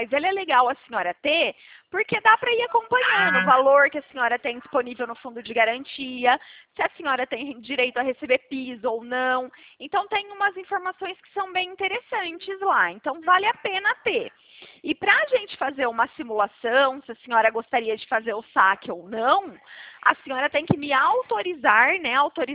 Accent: São Paulo, Brazil; eu sou daqui do interior de São Paulo.

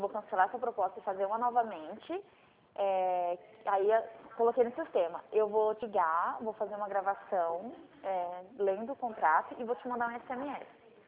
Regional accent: Dracena, São Paulo, Brazil; eu sou de Dracena, do interior de São Paulo

